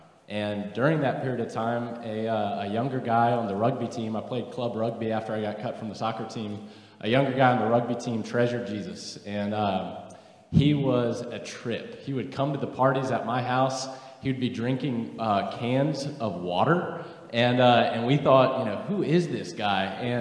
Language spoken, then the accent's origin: English; Fredericksburg, Virginia, United States; I grew up in Fredericksburg, Virginia, and I have wonderful parents and older sisters